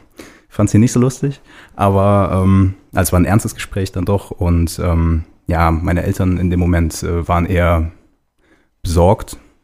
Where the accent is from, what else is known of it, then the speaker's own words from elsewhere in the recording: Bonn, North Rhine-Westphalia, Germany; Also ich komme gebürtig aus dem Rheinland. Ich bin in Bonn geboren und groß geworden. Bin 30 Jahre alt